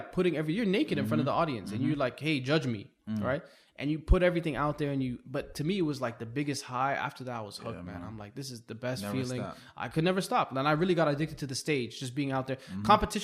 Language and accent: English; Toronto, Ontario, Canada; And so I was the only one really repping Canada. I was from Toronto.